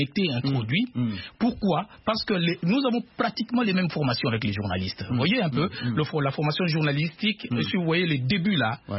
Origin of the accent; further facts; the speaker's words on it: DR Congo; je viens de la République démocratique du Congo, je vous ai dit